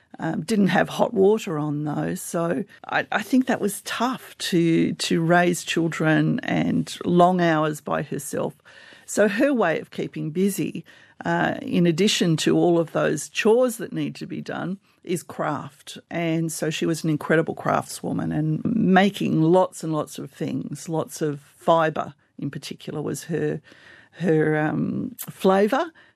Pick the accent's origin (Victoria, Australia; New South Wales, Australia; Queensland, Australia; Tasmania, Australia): New South Wales, Australia; Wongwabinda; I grew up on Annawan country, the New England Tablelands, a tiny little community called Wongwabinda, halfway between Gyra and Ebor, not too far away from Armidale. I still think of it in miles, 50 miles from Armidale, and right next door to the Cathedral Rock National Park.